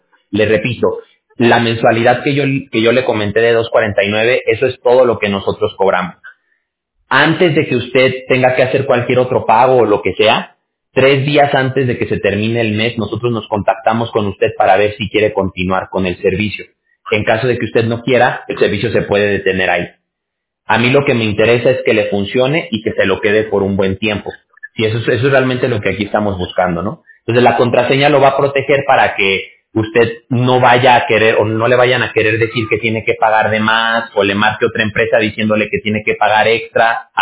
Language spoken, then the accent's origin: Spanish; Aguascalientes, Mexico; Yo soy de Aguascalientes, no sé si ubique por allá, por Aguascalientes. La Feria de San Marcos, todo eso. De allá yo soy. De por allá somos.